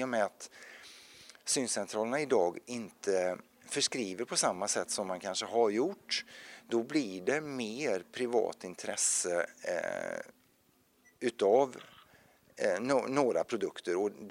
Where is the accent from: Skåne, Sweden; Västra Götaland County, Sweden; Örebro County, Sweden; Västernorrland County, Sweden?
Västra Götaland County, Sweden; Tibro; now in Gothenburg, Sweden; Alltså jag är ju uppväxt i Tibro